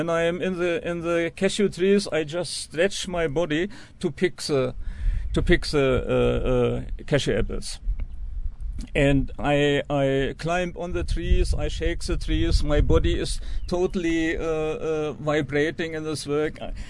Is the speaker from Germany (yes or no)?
yes; Germany; moved away as an adult; also born or lived in Berlin; now in Auroville, India; I'm from Germany and I live in Oroville almost 18 years.